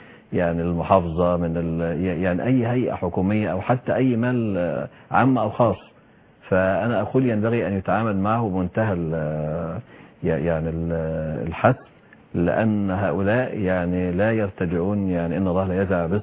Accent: Egypt; إحنا كمصريين

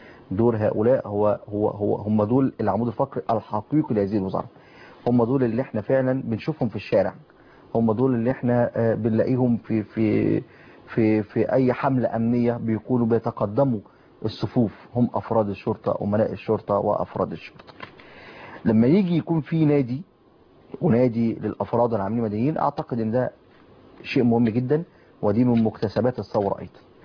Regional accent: Egypt

